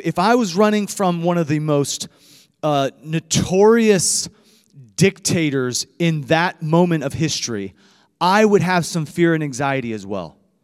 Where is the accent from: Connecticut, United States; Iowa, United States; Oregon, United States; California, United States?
Iowa, United States; I'm from Iowa. Just a freshman in college.